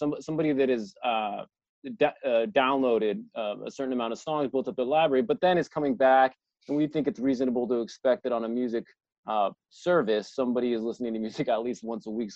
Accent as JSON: {"language": "English", "country": "United States", "said": "being American and spending most of your time in the U.S."}